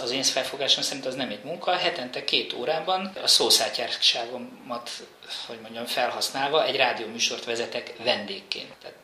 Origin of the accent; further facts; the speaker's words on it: Debrecen, Hajdú-Bihar, Hungary; Én debreceni ember vagyok